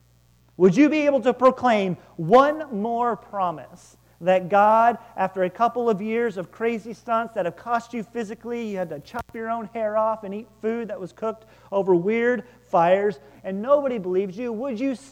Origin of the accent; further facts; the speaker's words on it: Arkansas, United States; And I'm from Arkansas, so that's how we say it.